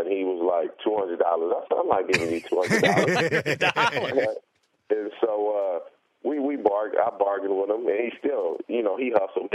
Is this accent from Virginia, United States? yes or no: no; California, United States; You know, with me being from Southern California, I wasn't a big